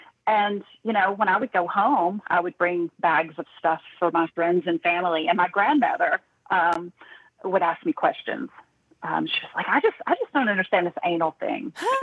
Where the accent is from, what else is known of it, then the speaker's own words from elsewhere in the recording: Tennessee, United States; Well, I grew up in Tennessee, small town, very religious town.